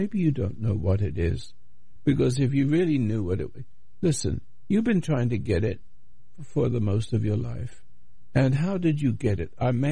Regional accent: England, United Kingdom; now in United States; England, I'm an Englishman, American, but born in England

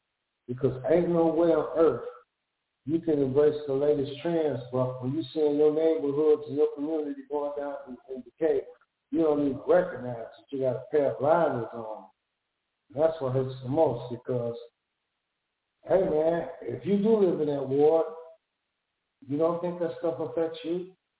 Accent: Chicago, Illinois, United States; I've been born and raised in Chicago my whole life, and I never thought, because this is a beautiful place, man.

